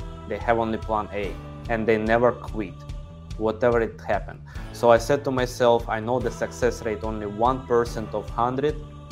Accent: Ukraine; English is a second language; so originally I'm from Ukraine. I'm Ukrainian. I never been abroad, never been in different cities, different regions at all

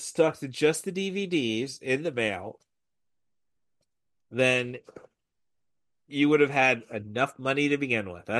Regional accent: Long Island, New York, United States; now in Peoria, United States; if I ran into somebody like, well, I'm originally from Long Island, it's like, what the meg did you do to end up here?

